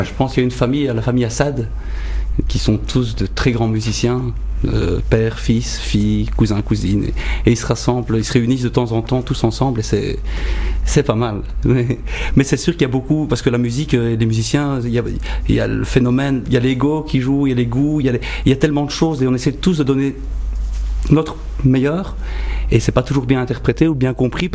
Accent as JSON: {"language": "French", "town": "Namur", "region": "Wallonia", "country": "Belgium", "accent": "Namur", "said": "je suis quand même namurois, comme on l'entend à mon accent."}